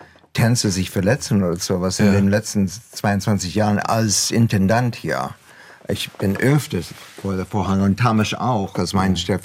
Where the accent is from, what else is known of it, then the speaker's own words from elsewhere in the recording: Canada; German is a second language; now in Germany; manchmal bin ich sehr viel mehr Deutsch als Kanadier, glaube ich.